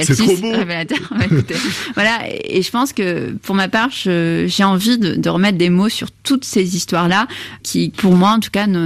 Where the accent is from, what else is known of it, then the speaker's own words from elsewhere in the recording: Algeria; j'ai grandi en Algérie, je suis née en Algérie, mais j'ai un peu vécu à l'étranger, je suis revenue en 94